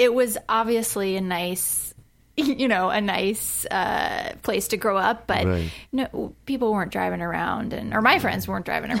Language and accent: English; California, United States; born or raised there